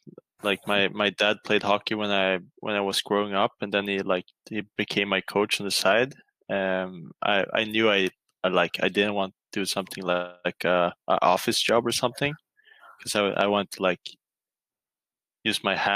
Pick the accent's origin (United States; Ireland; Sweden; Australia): Sweden; I'm from Sweden, from school FTS. Sweden up north there, and I've been playing hockey up in Sweden in the SHL of Luleå